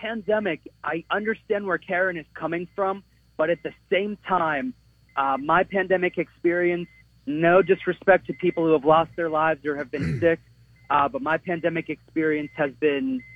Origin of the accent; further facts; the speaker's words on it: Pennsylvania, United States; now in Pensacola, United States; I'm in Florida, but I'm from Pennsylvania. I'm in the Panhandle, close